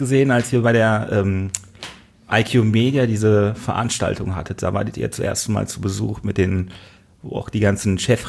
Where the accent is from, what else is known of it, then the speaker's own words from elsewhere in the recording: North Rhine-Westphalia, Germany; als ich Fußball gespielt habe, ich komme aus dem Ruhrgebiet, bei der Spielvereinigung Mahl